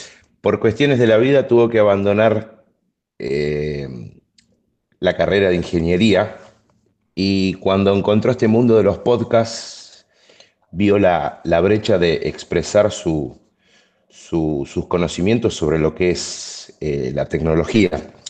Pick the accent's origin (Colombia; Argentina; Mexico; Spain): Argentina; Rosario, Santa Fe; Argentino y de la ciudad de Rosario, provincia de Santa Fe.